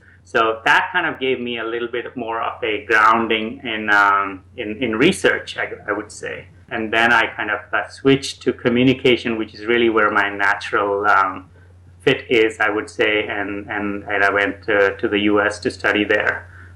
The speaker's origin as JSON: {"language": "English", "town": "Pondicherry", "region": "Puducherry", "country": "India", "tie": "born or raised there", "also_born_or_lived": "Nanded", "said": "Yeah, I was born in Nanded, Maharashtra state. But actually, I really grew up in Pondicherry in the south of Chennai."}